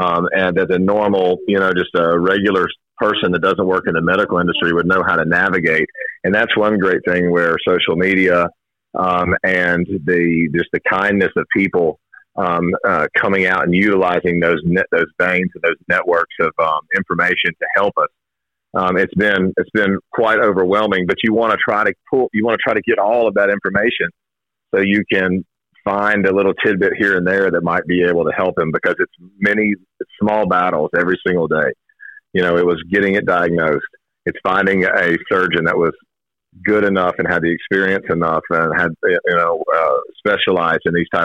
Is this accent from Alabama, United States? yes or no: yes; Birmingham, Alabama, United States; And we're from the Greystone Hoover area in Birmingham, Highway 280 area.